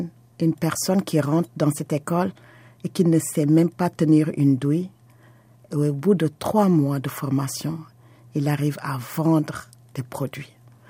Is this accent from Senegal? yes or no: yes; Senegal; moved away; Je viens du Sénégal et je suis arrivée ici avec mes enfants. Je suis une mère monoparentale de 7 enfants.